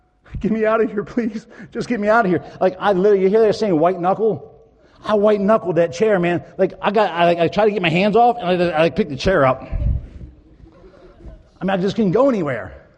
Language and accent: English; Ocean City, United States; And growing up in Ocean City, by the time I was 12, I was doing drugs and drinking